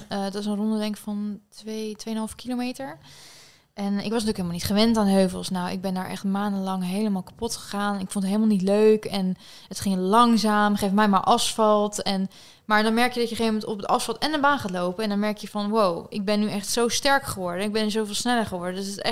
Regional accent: Boskoop, South Holland, Netherlands; Ja, ik kom uit Boskoop Alphen aan den Rijn, dus polder.

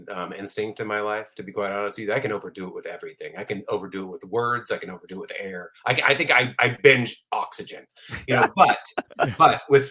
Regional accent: San Diego, California, United States; I'm a kid from San Diego.

